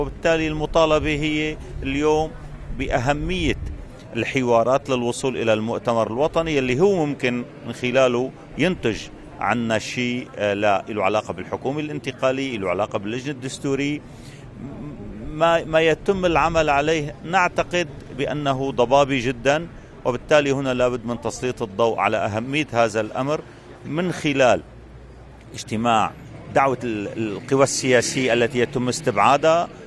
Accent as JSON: {"language": "Arabic", "country": "Syria", "said": "هلأ أول شيء الحقيقة هي الوقفة لحتى يكون لنا دور كسوريين،"}